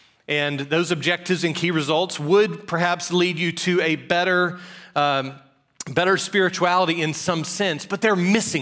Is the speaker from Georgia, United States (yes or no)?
yes; Georgia, United States; my church where I grew up in South Georgia